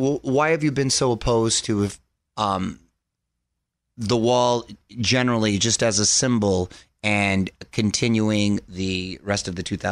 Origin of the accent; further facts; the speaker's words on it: Chula Vista, California, United States; Yeah, I was a border kid. I grew up in Chula Vista, right next to Tijuana, too.